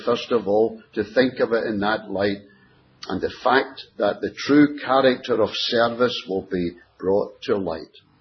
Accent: Scotland, United Kingdom; being Scottish, well, we thought we'd get the best buy.

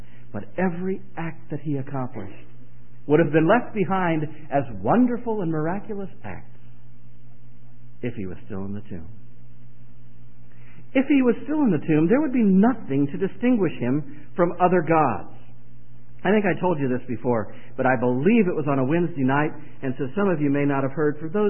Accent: South Carolina, United States; we're from South Carolina, which is the best Carolina.

